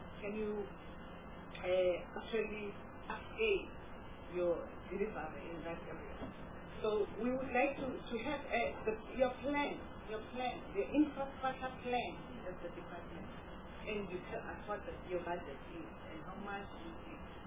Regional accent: Botswana; Fortunately, I'm from Botswana, and I have an experience.

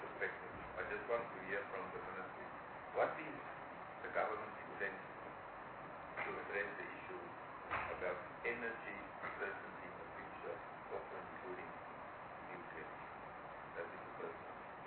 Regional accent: Northern Cape, South Africa; And not because I'm from the Northern Cape

